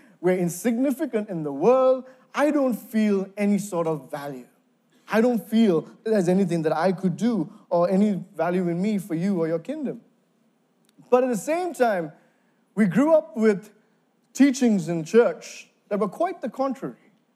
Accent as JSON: {"language": "English", "country": "Sri Lanka", "tie": "born or raised there", "said": "growing up in Sri Lanka, I had this challenge of having a bit of an inferiority complex"}